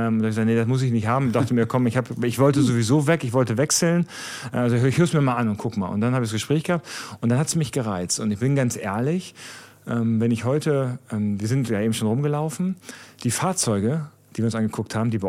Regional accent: Lower Saxony, Germany; Ich bin Norddeutscher. Also ich bin mein Leben lang Niedersachse. Ich habe meinen Wohnsitz immer in Niedersachsen gehabt. Ich bin also aus Hamburger Sicht auch Steuerpflichtling. Also von daher, ich bin immer in Niedersachsen ansässig gewesen.

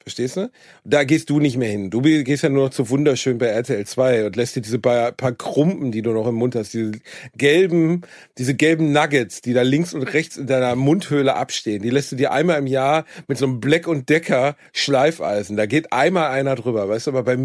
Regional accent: Germany; Hallo, ich bin Deutscher.

